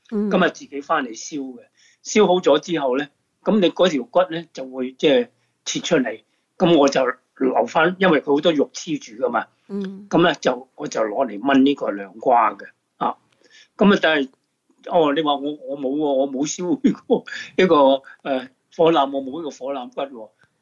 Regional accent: Guangdong, China; 同我哋一般我哋广东人用嗰啲老抽唔同嘅

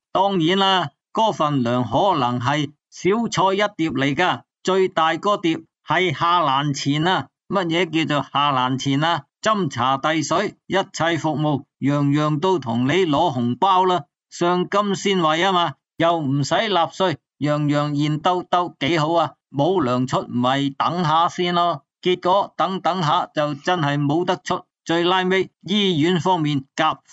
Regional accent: Guangdong, China; 所谓火葬场就系我哋广东人所讲嘅坟场啊

